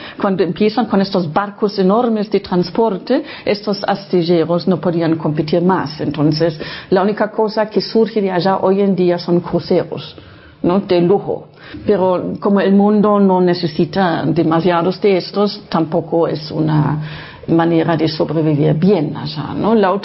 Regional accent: Lower Saxony, Germany; Spanish is a second language; moved away; Entonces nací en Alemania Occidental, en un lugar poco conocido en el resto del mundo, que es Frisia Oriental.

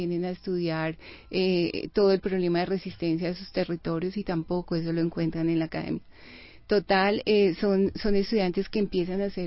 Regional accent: Colombia; nosotros, el pueblo colombiano, carece de identidad.

